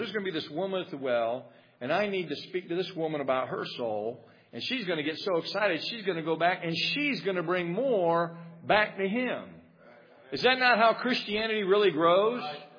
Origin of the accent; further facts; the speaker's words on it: Dayton, Ohio, United States; I'm from Dayton, Ohio, so I'm a long way from home